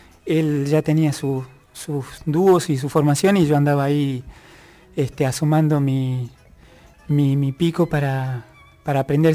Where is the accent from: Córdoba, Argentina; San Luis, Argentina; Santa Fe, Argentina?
San Luis, Argentina; Concarán; él creció en Ojo del Río, que es un pueblito ahí a poco de más de 15 kilómetros de Concarán, mi pueblo.